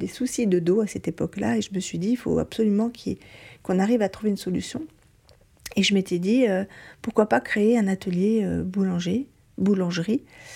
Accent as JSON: {"language": "French", "town": "Montreuil-sous-Bois", "region": "Île-de-France", "country": "France", "tie": "born there", "said": "Je suis née à Montreuil-sous-Bois, donc rien à voir avec la Seine-et-Marne. Et puis, ben, mes parents ont acheté un pavillon par ici"}